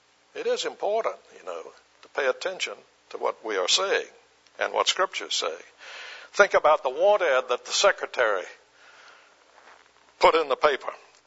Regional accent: Charleston, South Carolina, United States; I'm from Charleston. In Charleston, they glorify your ancestry.

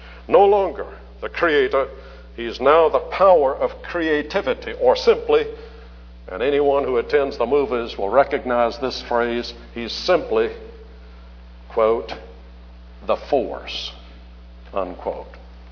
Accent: the South, United States; accent: southern; I had to pronounce tyrants in my good southern accent slowly so they would get it.

